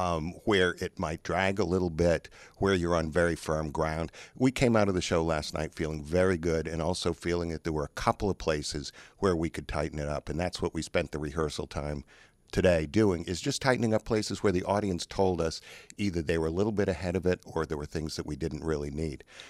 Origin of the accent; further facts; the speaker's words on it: New England, United States; growing up in New England, there was this very comfortable myth of Babe Ruth selling the Red Sox selling Babe Ruth to the Yankees